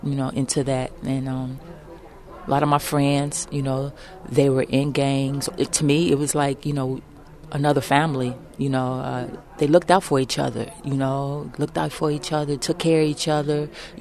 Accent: Chicago, Illinois, United States; I can say, you know, growing up in Chicago, Illinois, in what they call, quote-unquote, the projects, you know, it's pretty rough.

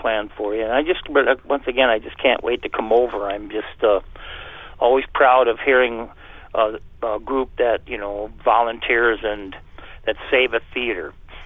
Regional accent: Fairmont, Minnesota, United States; Fairmont Opera House, my hometown.

